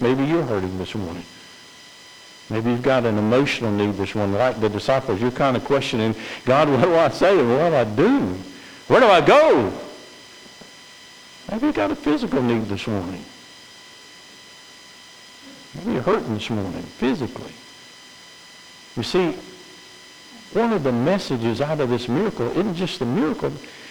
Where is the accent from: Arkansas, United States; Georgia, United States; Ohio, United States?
Georgia, United States; I grew up outside of Savannah, Georgia, and down in Savannah there's called the Baptist Center.